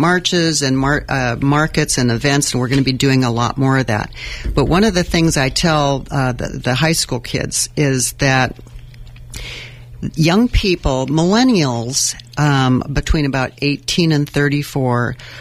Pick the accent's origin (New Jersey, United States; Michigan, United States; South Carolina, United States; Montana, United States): Montana, United States; you mentioned that I was from Montana. We had to go back for a family issue a few weeks ago